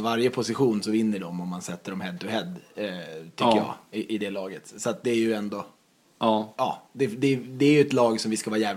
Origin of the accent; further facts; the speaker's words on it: Sweden; Det som svensk som är van vid det här att man beger sig ut till sjöss för att kunna köpa alkohol